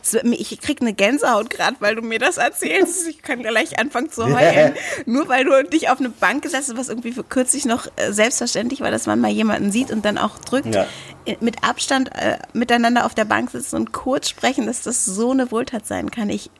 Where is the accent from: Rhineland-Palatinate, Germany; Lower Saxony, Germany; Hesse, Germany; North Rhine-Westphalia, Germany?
Lower Saxony, Germany; für mich als Niedersächsin